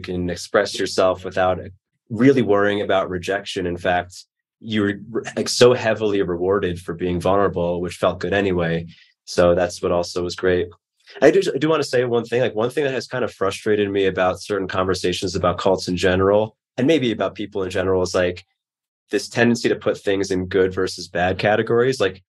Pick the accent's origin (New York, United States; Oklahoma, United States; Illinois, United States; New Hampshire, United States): New York, United States; But growing up in New York, I just was not used to that.